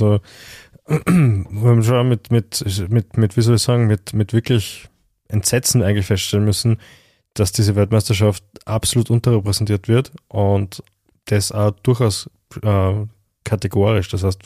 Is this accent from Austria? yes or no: yes; Graz, Styria, Austria; nachdem meine Kinder da auf die Welt gekommen sind und ich da Wohneigentum habe, kann ich wirklich sagen, ich bin Grazer eigentlich.